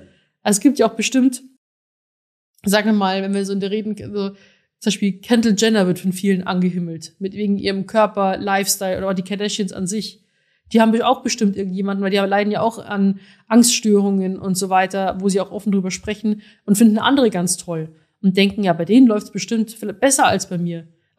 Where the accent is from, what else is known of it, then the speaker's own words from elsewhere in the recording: Rosenheim, Bavaria, Germany; now in Berlin, Germany; Ich bin 28 Jahre, ich komme aus Rosenheim